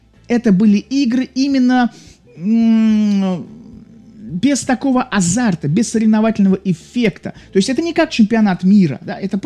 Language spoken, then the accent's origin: Russian; Saint Petersburg, Russia; Я из Петербурга. Я у вас иногда бываю.